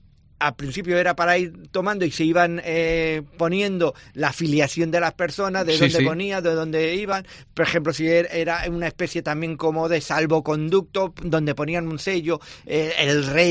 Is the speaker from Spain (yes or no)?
yes; Catalonia, Spain; Sí, los que somos catalanes, pero que también de esto decimos carnet, ¿no?